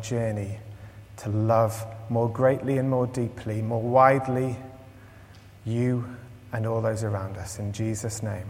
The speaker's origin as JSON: {"language": "English", "region": "England", "country": "United Kingdom", "said": "I'm from England."}